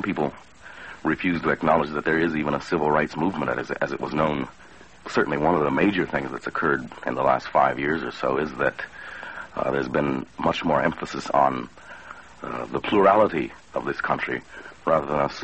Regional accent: North Carolina, United States; now in New York, United States; No, as a matter of fact, I was born in North Carolina, and that's where I went to school.

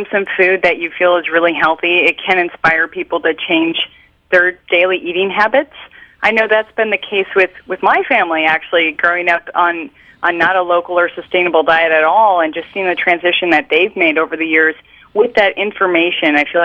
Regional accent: Midwest, United States; I really had to push the boundaries of gender and other issues growing up in the Midwest

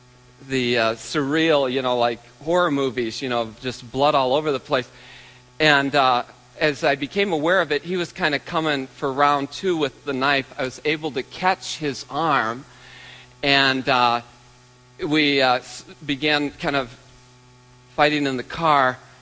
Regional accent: Iowa, United States; I am from Iowa, so I know a couple wrestling moves.

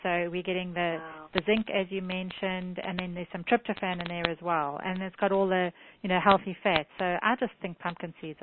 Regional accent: South Africa; I grew up in South Africa

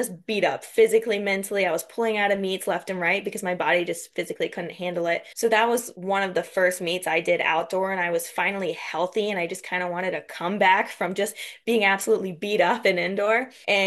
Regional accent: Texas, United States; And I also did it in my home state. I love Texas Relays.

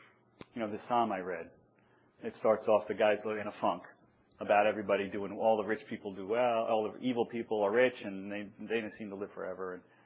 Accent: New York, United States; Sometimes, you know, I'm from New York.

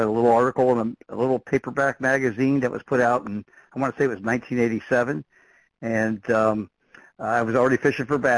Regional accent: Miami, Florida, United States; Well, I grew up in Miami, and growing up in that area, we had canals and lakes all around where we lived

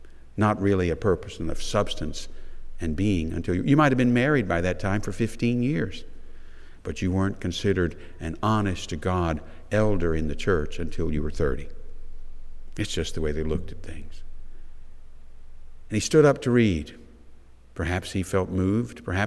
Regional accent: Metairie, Louisiana, United States; I tell people when they ask me, "Where did you grow up?" I say, "St. Matthew's." I don't say Metairie, I say St. Matthew's

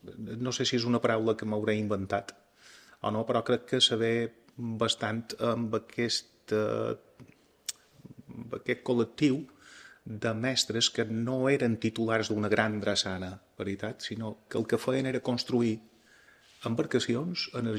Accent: Palma, Balearic Islands, Spain; born there; Vaig néixer a ciutat, a Palma, puntualment en el carrer del Socors, a Tocades Brut, que se'n diu. Un barri que ja aleshores estava bastant degradat. Un barri de gent treballadora

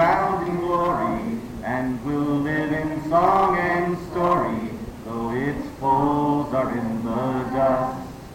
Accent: the South, United States; I'm a Southerner, and so whenever anyone dies in my family, I have to go South. I get to go South a lot these days.

